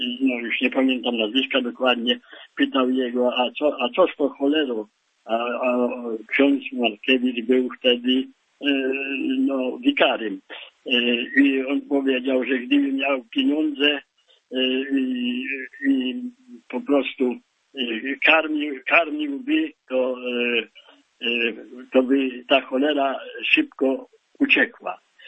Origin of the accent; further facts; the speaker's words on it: Podlaskie Voivodeship, Poland; ja też pochodzę spod Zambrowa, to jest z tej diecezji obecnie łomżyńskiej, wtedy była też łomżyńska.